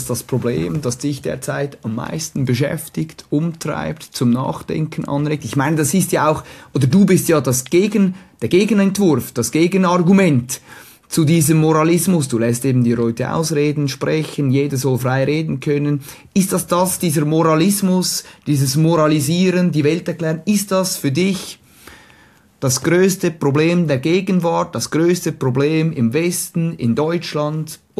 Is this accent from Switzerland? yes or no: yes; Switzerland; aber als Schweizer darf ich sie stellen